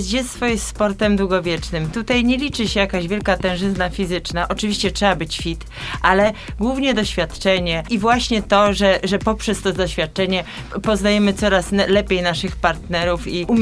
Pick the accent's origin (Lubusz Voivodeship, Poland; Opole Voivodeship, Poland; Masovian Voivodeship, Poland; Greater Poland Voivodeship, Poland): Masovian Voivodeship, Poland; Warsaw; Zupełnie nie przebywałam wśród tych zwierząt, bo jestem z Warszawy, z dużego miasta, z bloku, więc w ogóle nie.